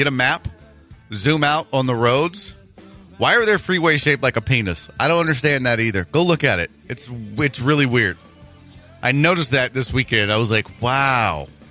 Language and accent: English; Texas, United States; Like, I'm native Texan. I've never been to the state fair.